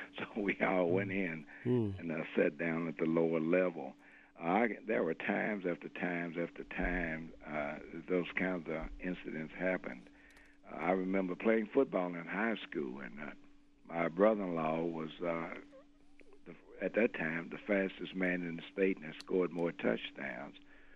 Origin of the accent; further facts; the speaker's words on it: Kentucky, United States; Of course, I was born here in Kentucky and grew up here in Kentucky.